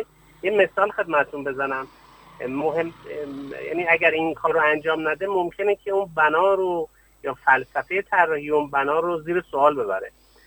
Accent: Hamadan, Iran; مخصوصا برای شهر همدان که حالا ما همدانی هستیم

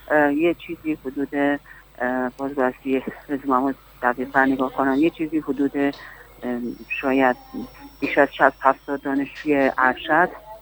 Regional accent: Tehran, Tehran Province, Iran; now in Hamadan, Iran; اهل تهران هستم

